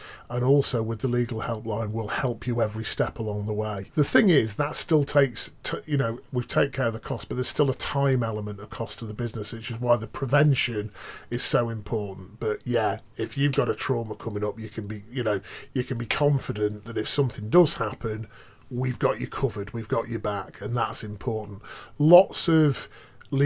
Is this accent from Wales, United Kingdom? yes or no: no; Northwich, North West England, United Kingdom; I was brought up in Northwich, you know